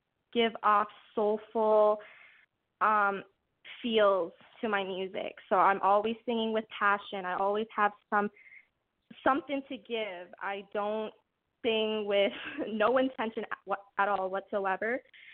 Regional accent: Calgary, Alberta, Canada; I'm from Calgary, Alberta. Not a lot of people know who that is. When I say Canada, they're like, oh, so you're from Toronto? But no, Alberta's on the west side of Canada.

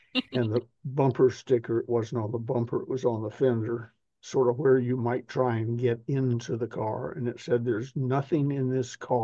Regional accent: Southern United States, United States; But anyway, that's because I'm a Southerner.

